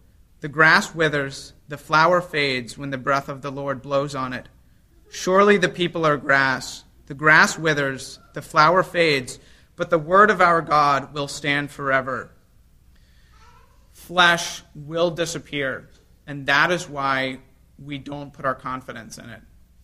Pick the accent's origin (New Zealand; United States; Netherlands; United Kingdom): United States; the South; I'm from the South.